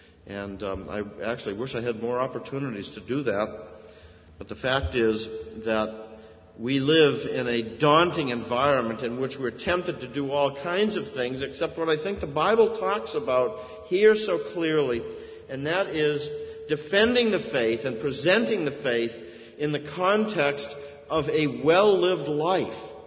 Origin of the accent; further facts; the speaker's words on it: United States; As American Christians, we tend to come across sometimes as being just angry that people don't understand us and don't believe in our own moral precepts.